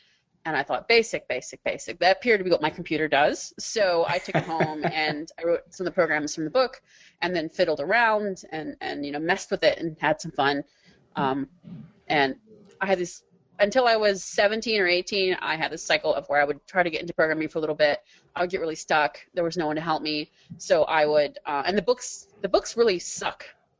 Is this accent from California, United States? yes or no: no; Maryland, United States; Suburban Maryland.